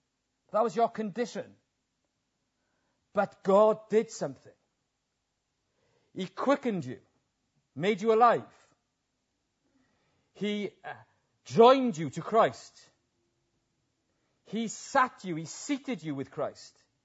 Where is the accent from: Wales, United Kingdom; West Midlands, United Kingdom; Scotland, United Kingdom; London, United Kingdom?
Wales, United Kingdom; And I feel very pleased you've welcomed me as a Welshman.